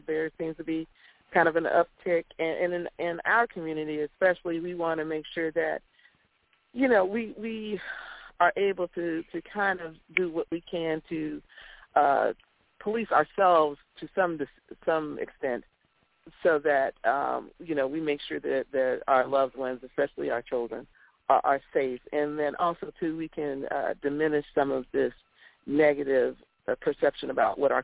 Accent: Pine Hills, Florida, United States; I grew up in Pine Hills and I live in Pine Hills and everything like that.

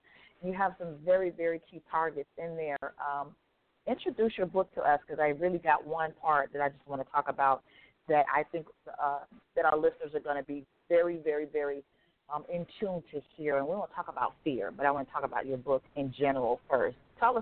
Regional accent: Atlanta, Georgia, United States; right here in Atlanta, my hometown, my stomping ground, WATC-TV

